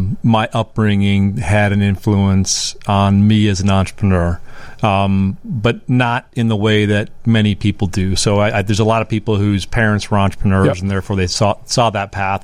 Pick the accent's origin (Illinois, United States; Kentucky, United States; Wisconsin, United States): Wisconsin, United States; Sturgeon Bay; I'm from Sturgeon Bay, Wisconsin.